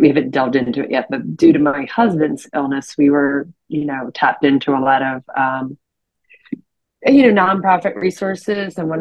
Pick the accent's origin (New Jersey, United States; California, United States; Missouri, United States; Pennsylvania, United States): Pennsylvania, United States; Philadelphia; we lived in an urban environment where we were right outside of Philly. I was born in Philadelphia. So I'd always lived in that hustle and bustle.